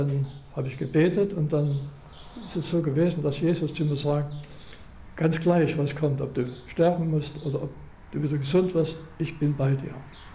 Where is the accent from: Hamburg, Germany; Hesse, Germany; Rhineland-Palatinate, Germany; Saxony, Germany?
Saxony, Germany; Chemnitz; In Chemnitz, wo in meiner Heimatstadt waren immer die Jugendgottesdienste